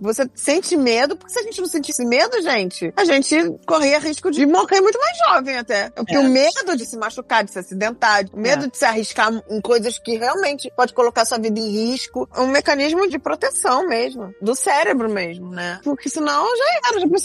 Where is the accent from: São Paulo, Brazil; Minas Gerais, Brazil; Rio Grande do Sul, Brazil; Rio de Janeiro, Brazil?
Rio de Janeiro, Brazil; born there; Eu, que nasci no Rio de Janeiro, não conheço o Rio de Janeiro inteiro